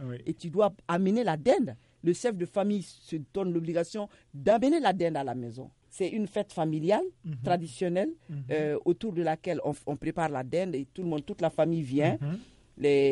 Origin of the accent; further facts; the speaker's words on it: Mali; Et chez nous, en Afrique de l'Ouest, nous aimons utiliser beaucoup, surtout particulièrement au Mali